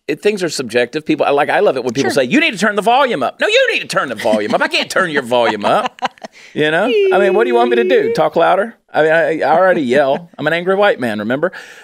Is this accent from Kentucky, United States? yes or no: no; Augusta, Georgia, United States; I am from Augusta, Georgia. I grew up playing ball, playing baseball all over this country.